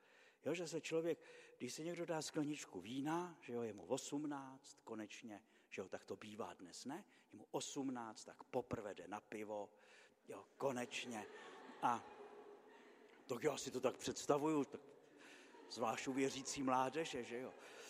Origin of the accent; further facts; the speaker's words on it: Malý Beranov, Vysočina Region, Czechia; když já jsem dospíval, tak v obci, kde jsem se narodil v Malém Beranově